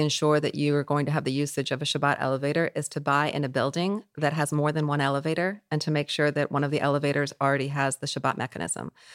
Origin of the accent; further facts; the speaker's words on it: California, United States; I'm originally from California, so I'm really a person that's...